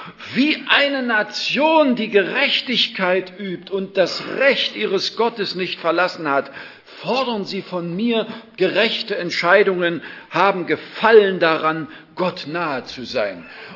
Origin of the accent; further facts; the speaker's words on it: Zwickau, Saxony, Germany; In der Gemeinde bei uns zu Hause in Zwickau